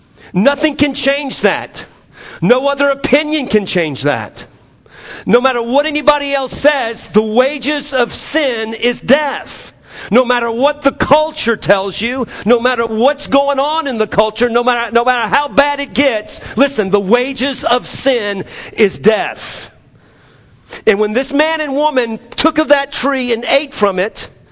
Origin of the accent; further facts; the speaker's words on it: the South, United States; I'm from the South, man, okay?